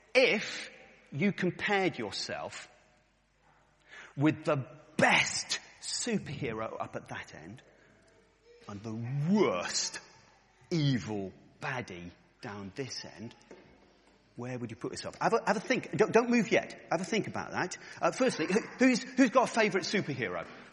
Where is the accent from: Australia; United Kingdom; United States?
United Kingdom; Wales; I'm a Welshman.